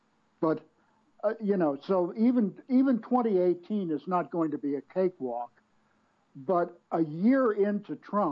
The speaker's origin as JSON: {"language": "English", "region": "Virginia", "country": "United States", "said": "And in my home state of Virginia in this past year"}